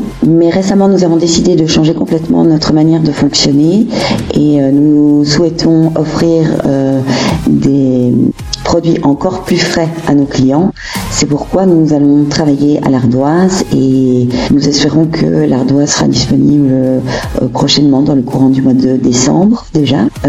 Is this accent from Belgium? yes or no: yes; Brussels, Brussels-Capital Region, Belgium; C'est un restaurant franco-belge puisque nous venons tous les trois de Bruxelles.